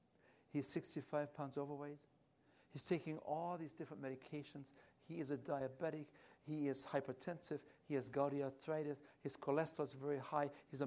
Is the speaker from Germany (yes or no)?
yes; Germany; English is a second language; now in Canada; When I came from Germany, I landed in Montreal